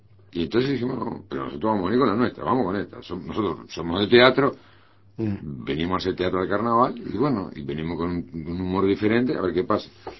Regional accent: A Coruña, Galicia, Spain; Soy gallego.

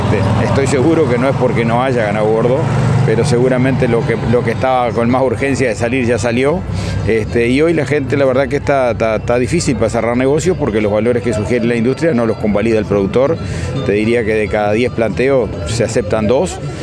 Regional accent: Uruguay; será porque soy uruguayo y siempre estamos con alguna alerta

